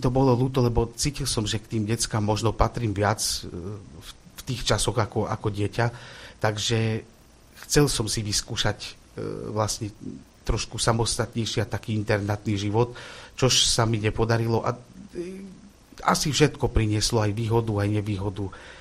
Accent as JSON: {"language": "Slovak", "town": "Košice", "region": "Košice Region", "country": "Slovakia", "said": "my pochádzame z Košíc s brachom"}